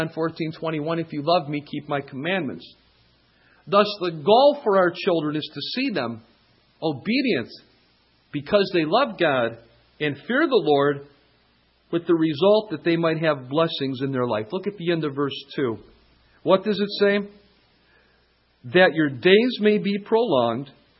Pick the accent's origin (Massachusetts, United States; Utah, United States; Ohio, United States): Ohio, United States; I'm from Ohio where we have tornadoes.